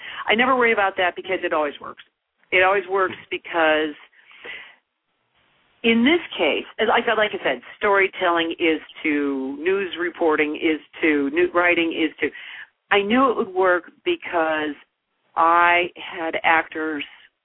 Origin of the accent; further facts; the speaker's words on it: Chicago, Illinois, United States; Billy and I didn't have a lot of scenes directly together, but we're both from Chicago